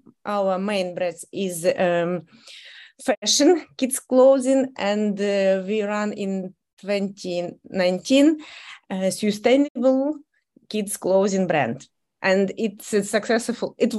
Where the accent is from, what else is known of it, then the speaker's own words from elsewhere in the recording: Kherson, Kherson Oblast, Ukraine; English is a second language; I'm from Kherson. It's Ukraine.